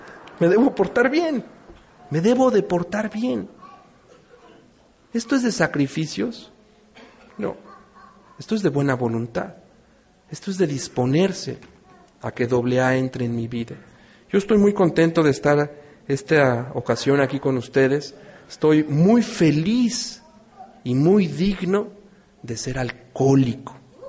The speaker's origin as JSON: {"language": "Spanish", "region": "Aguascalientes", "country": "Mexico", "said": "soy alcohólico y adicto y vengo de Aguascalientes."}